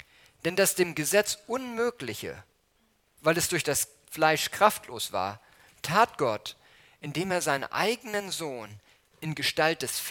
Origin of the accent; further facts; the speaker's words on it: Hamburg, Germany; In Hamburg, wo ich herkomme, gibt es eine Straße